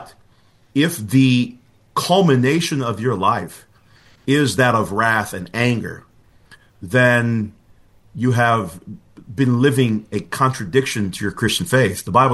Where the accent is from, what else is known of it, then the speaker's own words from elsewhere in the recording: Brazil; English is a second language; now in United States; I was born in Brazil. I've been living in the U.S. for over 3 decades now, but I grew up in Brazil in my early years, and now I've been here in the United States for a long time. So it's a Brazilian last name